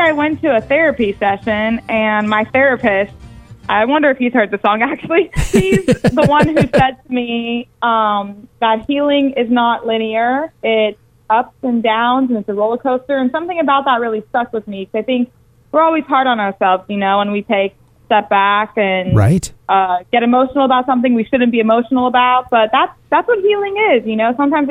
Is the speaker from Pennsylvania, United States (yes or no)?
no; Miami, Florida, United States; I'm from Miami, Florida originally.